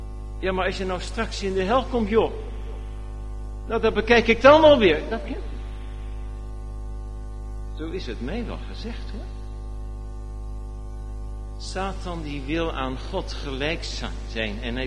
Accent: Netherlands; now in Canada; Dus ik heb altijd een accent. Daar sta ik mee op 's morgens, dan ga ik mee naar bed bij wijze van spreken. En hier zeggen de mensen dat wel eens tegen me. In Canada zeggen ze het ook wel eens: waar kom je eigenlijk vandaan … zeggen ze dan.

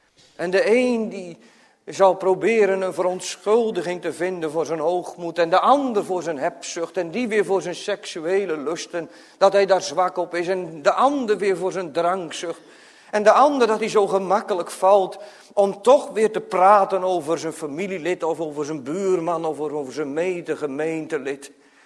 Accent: Urk, Flevoland, Netherlands; Ik kom van Urk, dat weet u wel.

